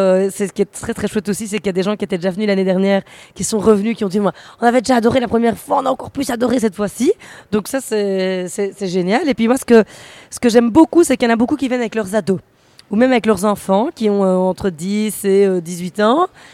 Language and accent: French; Belgium; Quand on est belge, on a un peu.